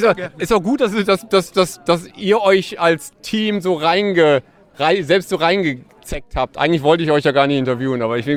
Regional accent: Essen, North Rhine-Westphalia, Germany; Wir sind eigentlich nur hier, weil das hier so ein bisschen meine Heimat ist. Ich wohne zwar nicht mehr in Steele. Aber ich bin da vorhin zur Schule gegangen und in Krai geboren und aufgewachsen.

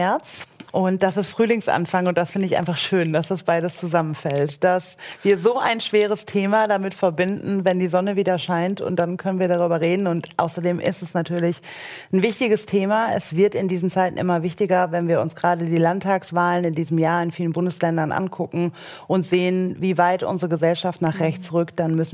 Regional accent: Germany; born or raised there

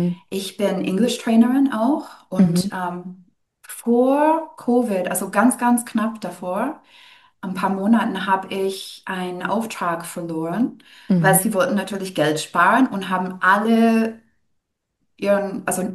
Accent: Canada; German is a second language; Ich bin ja natürlich nicht deutsch. Das hört man vielleicht ein bisschen. Ich komme aus Kanada.

